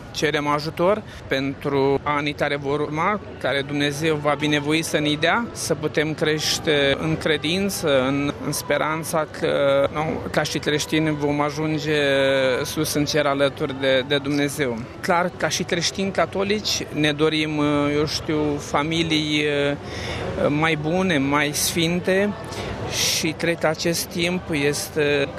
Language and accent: Romanian; Iași, Iași County, Romania; am 43 de ani, sunt din Iași, din parohia Sfânta Tereza Pruncului Iisus.